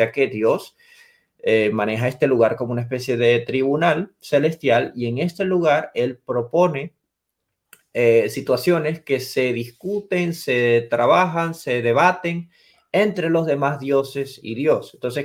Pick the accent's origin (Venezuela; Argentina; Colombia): Venezuela; moved away as an adult; also born or lived in Scotland; yo soy venezolano, yo nací en Venezuela, pero yo me mudé a los 19, 20 años a Escocia. Actualmente tengo 26 años y yo pues estuve 6 años en Europa.